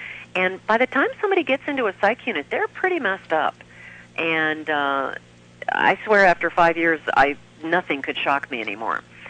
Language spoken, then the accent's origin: English; Phoenix, Arizona, United States; also born or lived in San Francisco / Chicago; I was raised in Phoenix. Phoenix, Arizona, actually, so long ago, horses had the right-of-way